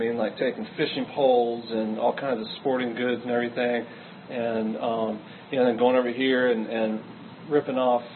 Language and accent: English; Williamsburg, Virginia, United States; also born or lived in Connecticut; I grew up in Williamsburg, Virginia. Had some time in Connecticut, a couple trips back and forth.